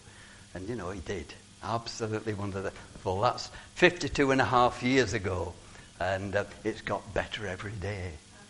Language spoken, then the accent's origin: English; Nelson, North West England, United Kingdom; Now, I'm a Lancashire lad. I come from Nelson, so I am a Lancashire lad.